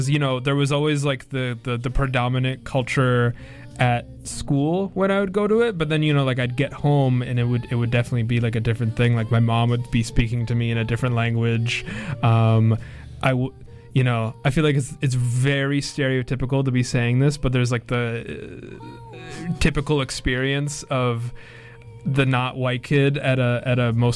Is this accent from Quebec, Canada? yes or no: no; North Vancouver, British Columbia, Canada; I grew up in Vancouver. I was born here, specifically North Vancouver, which is its own separate city